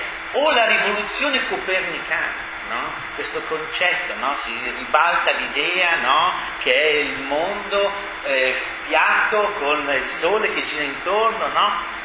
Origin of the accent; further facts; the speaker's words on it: Bergamo, Lombardy, Italy; Io sono bergamasco, diciamolo dire, giustamente da buon bergamasco, non ho fatto il muratore come mio padre e mio fratello